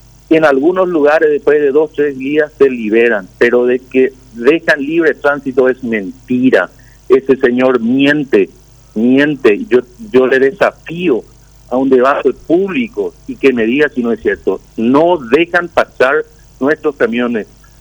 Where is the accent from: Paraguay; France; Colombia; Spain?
Paraguay; Itapúa; Nosotros somos de Itapúa, nosotros transportamos alimentos balanceados, granos para nuestros pollos, para nuestros cerdos